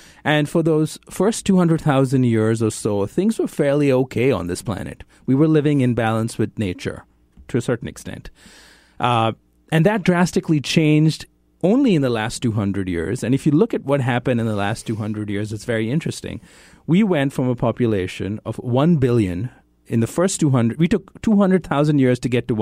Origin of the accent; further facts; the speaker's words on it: India; now in United States; I grew up in India. People there are eating way more meat than they've ever eaten before.